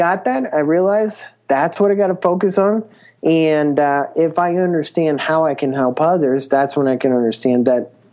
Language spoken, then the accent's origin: English; Colombia; English is a second language; now in United States; I originally come from Colombia. So if you can hear my accent, that's where that comes from. And we had to move to the States. My mom and I left as refugees.